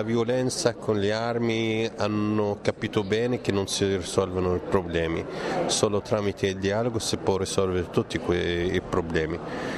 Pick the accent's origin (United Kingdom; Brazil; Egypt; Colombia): Egypt; Come egiziano abbiamo un caos in Egitto